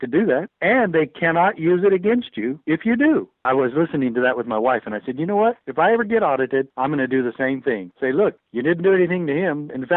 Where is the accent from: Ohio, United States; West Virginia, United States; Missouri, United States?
Missouri, United States; St. Louis; born there; I was born in St. Louis, Missouri, 1952.